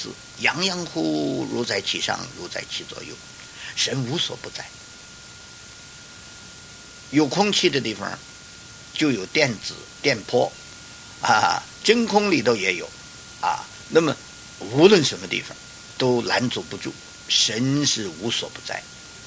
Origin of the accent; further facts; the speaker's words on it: Beijing, China; accent: Beijing; 用我们北京话说，就是地根儿就有的